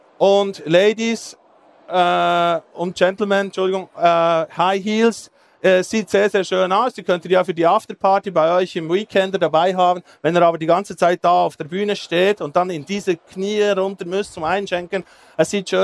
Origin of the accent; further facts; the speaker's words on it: Thun, Bern, Switzerland; Ich komme aus Thun. Thun ist für die, die es nicht wissen, etwas so, ich würde jetzt mal sagen, in diese Richtung. Es hat da Berge und Seen.